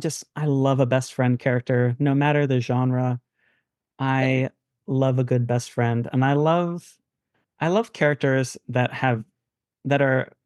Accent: Kansas City, Missouri, United States; Jackson is in Kansas City, just as I grew up in Kansas City.

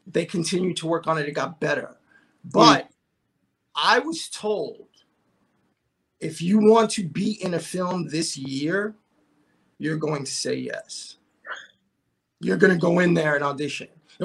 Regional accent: New York City, New York, United States; And look, I grew up in New York City.

